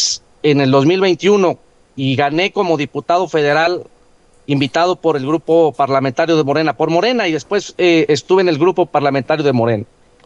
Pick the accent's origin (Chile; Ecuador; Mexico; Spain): Mexico; Uruapan, Michoacán; Yo tengo hijos, yo soy aquí de Uruapan, aquí vive mi familia, somos comerciantes